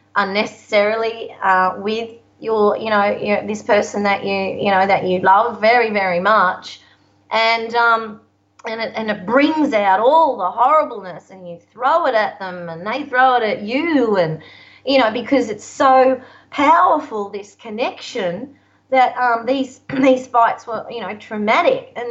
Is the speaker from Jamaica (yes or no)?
no; Gold Coast, Queensland, Australia; I grew up on the Gold Coast, and I was the only.